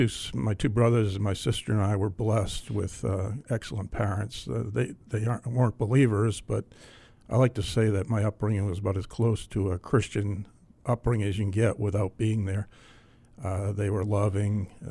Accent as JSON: {"language": "English", "town": "Duxbury", "region": "Massachusetts", "country": "United States", "tie": "born or raised there", "said": "I grew up in Duxbury, Massachusetts, which is right across the bay from Plymouth Rock, basically. And so it's kind of a pilgrim town, pretty historic, and good place to grow up."}